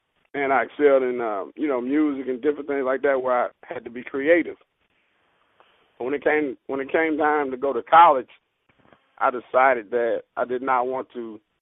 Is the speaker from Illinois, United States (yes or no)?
yes; Rantoul, Illinois, United States; I'm originally from Rantoul, Illinois.